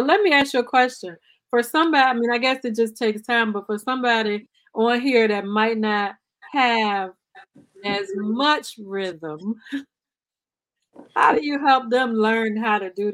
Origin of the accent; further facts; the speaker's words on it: Richmond, Virginia, United States; I'm from Richmond, Virginia, and in that area, of course, we dance the records